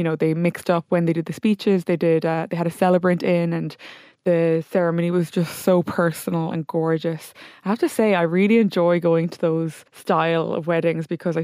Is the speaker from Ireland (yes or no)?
yes; Limerick, Munster, Ireland; I'm from Limerick